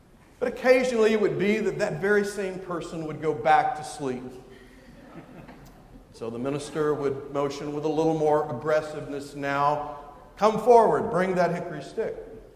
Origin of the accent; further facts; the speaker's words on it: Richmond, Virginia, United States; In my hometown of Richmond, Virginia, There are a couple of churches that will not allow a minister to be a deacon.